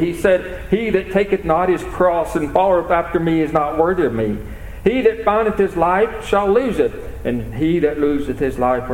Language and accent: English; United States; I'm thankful that I am American, don't get me wrong